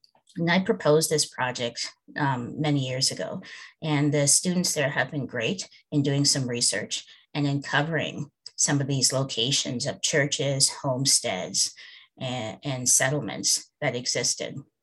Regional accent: Guelph, Ontario, Canada; both Queen and I grew up in Guelph.

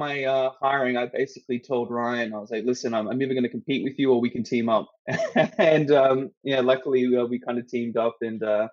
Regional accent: Australia; now in United Kingdom; I'm from Australia.

